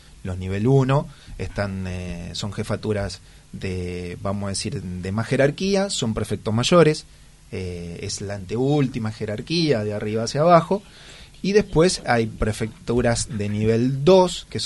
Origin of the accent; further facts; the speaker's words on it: Gualeguaychú, Entre Ríos, Argentina; yo soy de Gualeguaychú, de Entre Ríos. Y Gualeguaychú era una subprefectura y yo tenía 10 años. Ahora tengo 46.